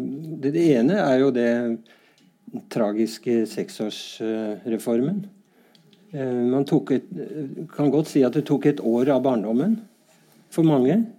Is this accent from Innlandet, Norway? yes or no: no; Bærum, Akershus, Norway; sånn som i Bærum hvor jeg bor. Jeg tør nesten ikke si at jeg er fra Bærum, men det er jo et skjellsord mange steder.